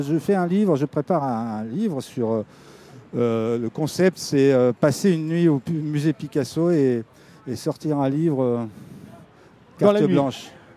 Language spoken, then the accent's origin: French; Belgrade, Serbia; quand je suis arrivé de Belgrade, on me disait c'est la capitale de la Roumanie. Je dis non, de Yougoslavie.